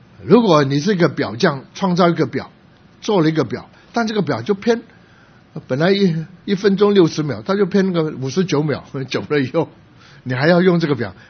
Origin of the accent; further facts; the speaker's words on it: Guangdong, China; 我们是广东人，我们这老广是最麻烦，什么都吃